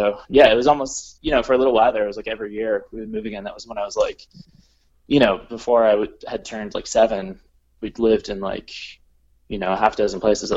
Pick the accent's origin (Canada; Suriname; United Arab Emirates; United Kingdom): Canada; Vancouver, British Columbia; I was born in Vancouver. I grew up, on the West Coast for the most part. Vancouver is definitely a place that I self-identify with pretty strongly. And I've also spent, a fair amount of time, particularly growing up, like in the islands, off the coast